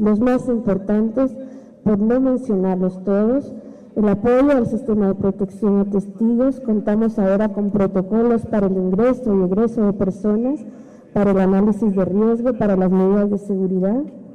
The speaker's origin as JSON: {"language": "Spanish", "country": "Guatemala", "said": "La venta de niños en nuestro país es algo que nos llenaba de vergüenza a todos como guatemaltecos y guatemaltecas."}